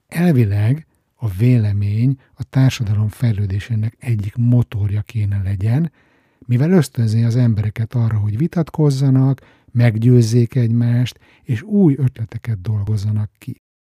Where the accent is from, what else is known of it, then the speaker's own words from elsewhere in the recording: Budapest, Hungary; now in Stockholm, Sweden; elmúlt 12 évben mindig ideiglenesnek vettem az otthon töltött napokat, heteket, tudtam, hogy vár vissza a stockholmi életem, egy turista voltam a szülővárosomban.